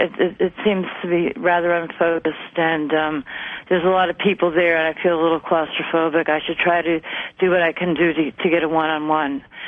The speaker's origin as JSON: {"language": "English", "town": "Brooklyn", "region": "New York", "country": "United States", "said": "from Brooklyn."}